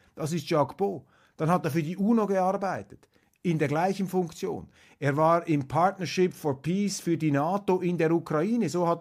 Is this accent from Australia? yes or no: no; Switzerland; Und das muss uns natürlich als Schweizer massiv zu denken geben.